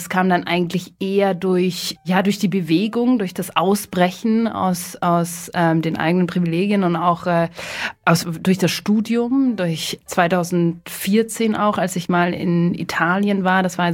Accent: Munich, Bavaria, Germany; Also ich bin tatsächlich in München geboren und in Harlaching aufgewachsen, also im Münchner Süden sozusagen. Und meine Eltern sind dann irgendwann rausgezogen aufs Land. Mhm. Und und da bin ich dann auch auf die Schule gegangen.

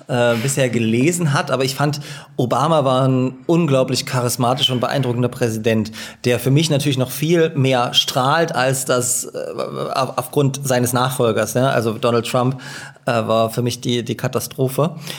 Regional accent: Dresden, Saxony, Germany; Und ich komme ja auch aus Dresden und ne, Osten und so.

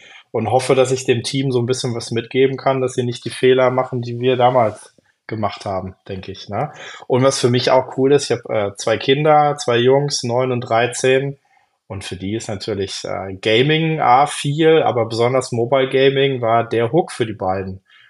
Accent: Darmstadt, Hesse, Germany; ich komme aus Hessen, Darmstadt, das ist so eine Quake-Hochburg.

